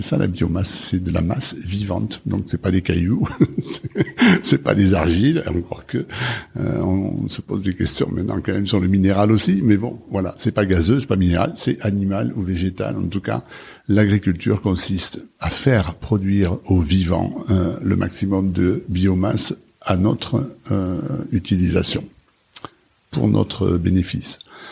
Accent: Auch, Occitanie, France; born there; je suis né en 1959 à Auch dans le Gers.

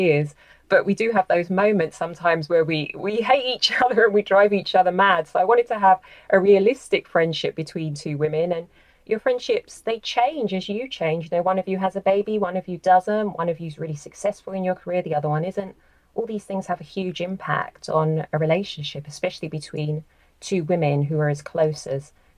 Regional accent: London, United Kingdom; Well, I'm from London and my last novel was purely set in East London.

